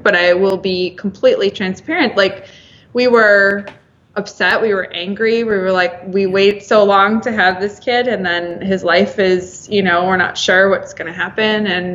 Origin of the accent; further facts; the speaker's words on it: Illinois, United States; Yeah, so I am here from the Chicago suburbs, and we have like this gorgeous day today, which is super rare in the month of January.